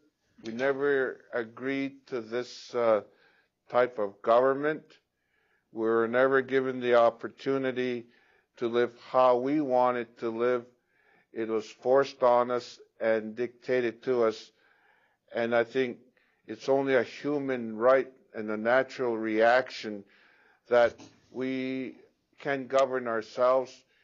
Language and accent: English; Ghana; now in Canada; I'm from Ghana.